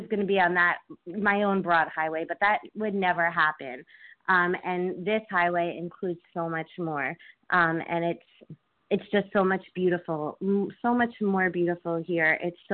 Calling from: New York, United States; in New York.

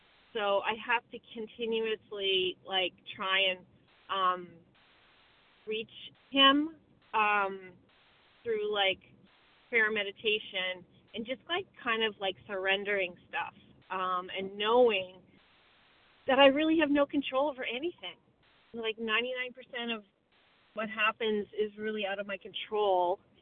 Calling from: Vermont, United States; from Vermont.

